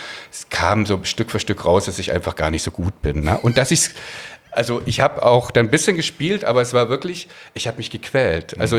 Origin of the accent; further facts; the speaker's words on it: Pößneck, Thuringia, Germany; ich habe mir das im Osten, ich komme aus Pößneck, aus so einer, also jetzt mal ganz zurückzugehen, aus so einem ganz schlimmen Nest.